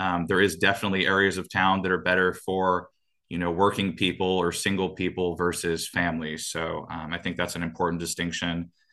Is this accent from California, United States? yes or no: yes; Eureka, California, United States; Being born and raised in Eureka, I just want to help my fellow citizen and help them feel heard.